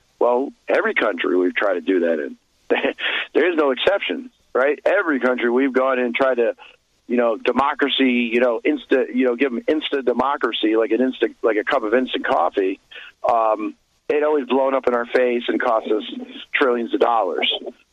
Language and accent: English; United States; I don't think, as an American, we have a right to go into countries